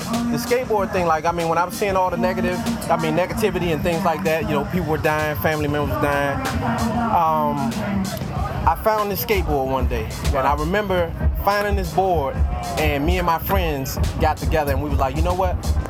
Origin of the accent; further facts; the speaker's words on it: Washington, District of Columbia, United States; Well, I'm a D.C. native, born and raised in Southeast Washington, D.C.